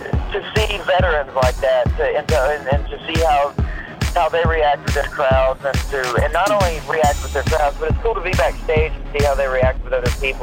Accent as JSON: {"language": "English", "town": "Atlanta", "region": "Georgia", "country": "United States", "said": "But I'm being from Atlanta, I'm a Georgia Tech fan, and I'm also a fan of Georgia as well, just being, you know, living in the state of Georgia."}